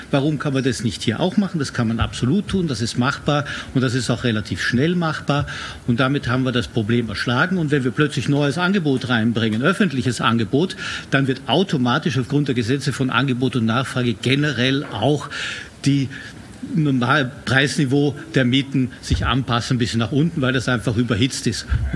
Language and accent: German; Vienna, Austria; ich komme aus Wien